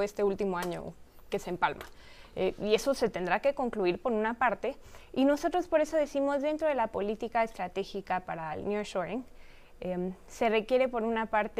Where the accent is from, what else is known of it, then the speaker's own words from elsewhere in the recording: Mexico; Pero de que lo estamos asumiendo como mexicanos, lo estamos asumiendo.